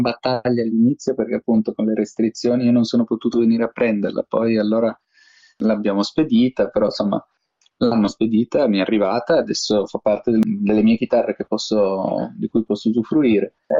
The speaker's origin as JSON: {"language": "Italian", "region": "Piedmont", "country": "Italy", "said": "invece dalle mie parti in Piemonte"}